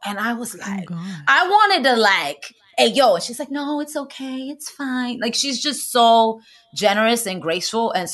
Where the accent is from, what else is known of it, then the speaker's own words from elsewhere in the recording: Bronx, New York, United States; I'm from the Bronx.